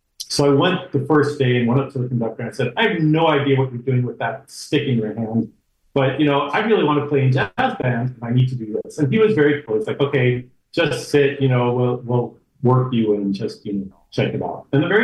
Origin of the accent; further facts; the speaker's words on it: New York, United States; But I wanted to live in New York. I'm a New Yorker and didn't really want to live so much in LA. I really felt like home in New York.